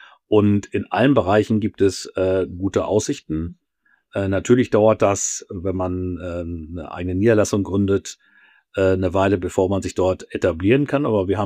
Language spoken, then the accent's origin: German; North Rhine-Westphalia, Germany; also ich komme hier aus Ostwestfalen